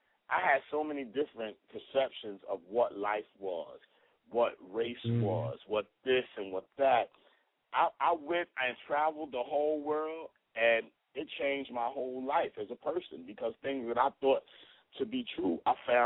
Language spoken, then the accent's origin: English; Brooklyn, New York, United States; I'm from East New York. It ain't, you know what I'm saying? I'm from Brooklyn.